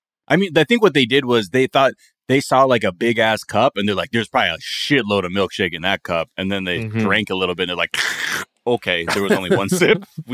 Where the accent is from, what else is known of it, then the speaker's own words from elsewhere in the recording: California, United States; I had never been here before growing up in Southern California